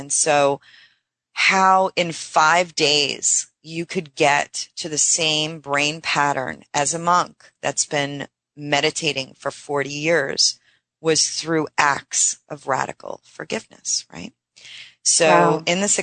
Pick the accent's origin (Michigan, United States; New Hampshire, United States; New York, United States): New York, United States; Brooklyn; And she goes, you know when you meet somebody, and I'm from Brooklyn, right?